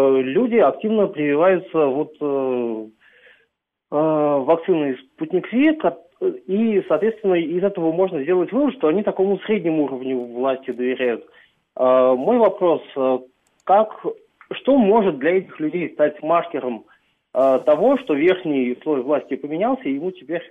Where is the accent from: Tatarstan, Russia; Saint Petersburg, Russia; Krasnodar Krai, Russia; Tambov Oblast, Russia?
Saint Petersburg, Russia; я из Санкт-Петербурга.